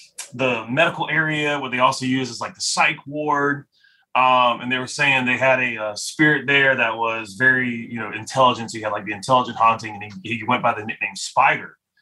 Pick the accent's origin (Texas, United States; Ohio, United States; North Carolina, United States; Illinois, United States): North Carolina, United States; New Bern; New Bern, North Carolina. So East Coast.